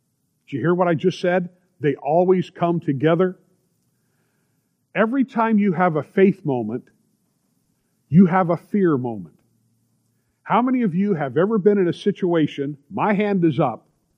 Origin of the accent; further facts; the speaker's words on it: California, United States; listen, we're from California. I'm a pastor.